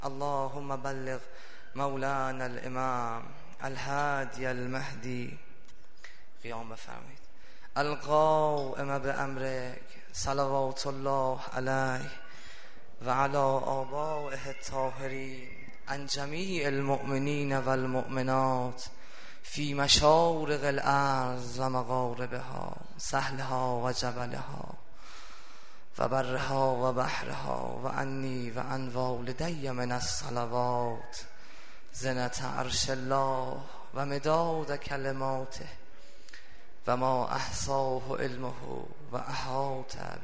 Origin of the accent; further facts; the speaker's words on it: Iran; گفتم آره من ایرانیم.